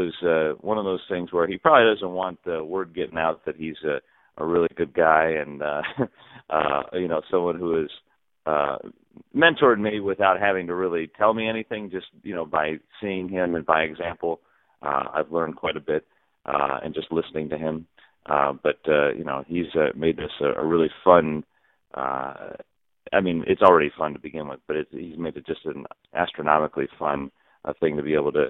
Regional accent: Detroit, Michigan, United States; I would practice, I grew up in Detroit, so we'd have the Tigers games on TV

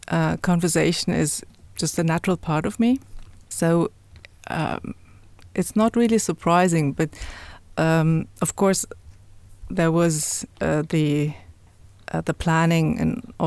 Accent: Cologne, North Rhine-Westphalia, Germany; Yeah, I'm from Cologne. I mean, of course, I say I'm from Germany when I meet people, but the sense of belonging, perhaps, is more the Cologne connection.

